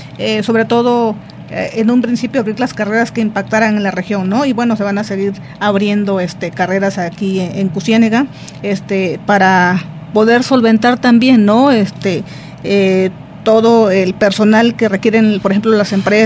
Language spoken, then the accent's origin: Spanish; Oaxaca, Mexico; hay muchos estudiantes que de igual manera no son de Jalisco, ¿no?, como en mi caso, que vengo de Oaxaca